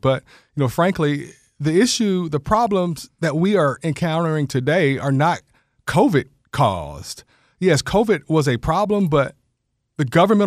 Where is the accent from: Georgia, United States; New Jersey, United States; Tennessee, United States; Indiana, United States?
Georgia, United States; Macon; Yeah, I was born at Macon Coliseum Hospital. So I was born in Macon, and I went to Durrisville Elementary and Hunt Elementary.